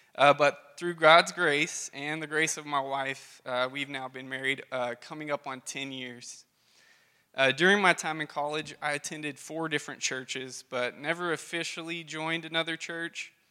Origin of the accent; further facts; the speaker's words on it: Hedley, Texas, United States; So as most of you know … I grew up in Headley, and I attended Calvary Baptist Church in Clarendon.